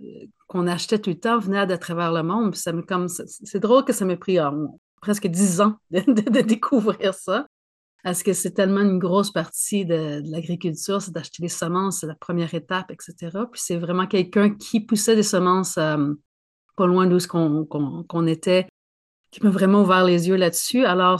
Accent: Saint-Barthélemy, Quebec, Canada; born there; Oui, je suis née au Québec en campagne, une petite campagne du Québec.

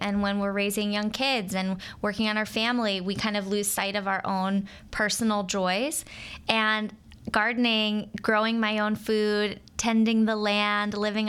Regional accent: Florida, United States; I grew up in Florida.

